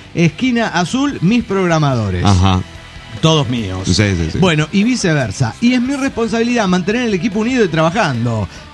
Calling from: Guadalajara, Jalisco, Mexico; de Guadalajara, Jalisco, México.

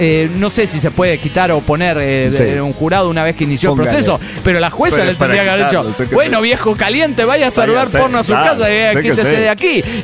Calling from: New Jersey, United States; de New Jersey.

